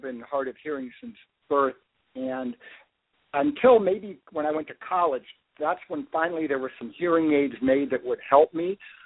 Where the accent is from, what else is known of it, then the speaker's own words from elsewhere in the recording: California, United States; Well, I grew up in Northern California, and I came down to Los Angeles to go to graduate school for filmmaking